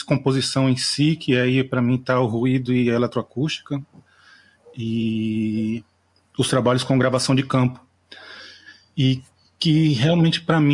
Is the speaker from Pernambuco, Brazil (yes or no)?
yes; Pernambuco, Brazil; sou aqui de Pernambuco.